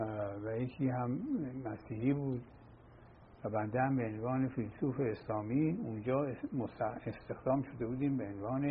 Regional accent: Iran; moved away as an adult; also born or lived in Oxford; now in London, United Kingdom; بدون سر و صدا ما آمدیم به آکسفورد

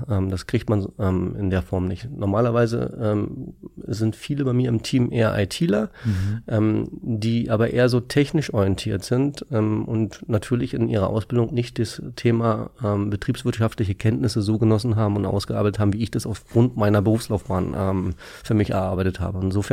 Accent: Berlin, Germany; Ja, ich bin hier in Berlin mehr oder weniger aufgewachsen und deswegen wollte ich hier unbedingt bleiben.

